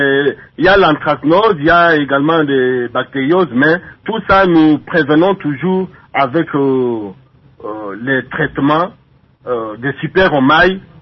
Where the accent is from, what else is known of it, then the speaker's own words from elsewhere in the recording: Kongo Central, DR Congo; c'est ce que nous utilisons surtout fréquemment ici chez nous au Bas-Congo.